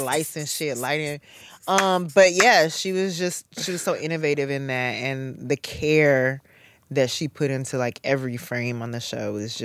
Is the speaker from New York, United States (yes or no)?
no; View Park, California, United States; Well, like you mentioned, we're both from View Park, South LA. I was living in Inglewood at the time.